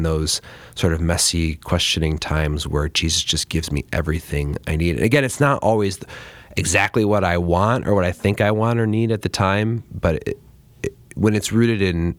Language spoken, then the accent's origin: English; Allen Park, Michigan, United States; also born or lived in Tennessee / Plymouth; Sure. I was born and raised downriver, Allen Park. I was there for 18 years. Spent 4 or 5 years in Tennessee in the Knoxville and Johnson City area.